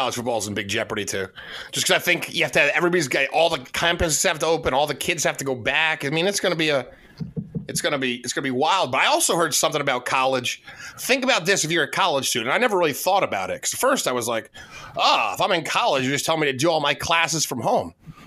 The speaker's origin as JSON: {"language": "English", "region": "Tennessee", "country": "United States", "said": "I don't want to be a hater on my home state."}